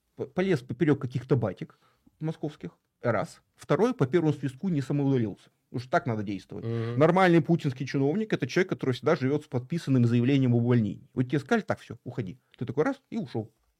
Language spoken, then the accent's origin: Russian; Yekaterinburg, Sverdlovsk Oblast, Russia; я сам из Екатеринбурга прекрасно знаю, что вот там про всех местных политиков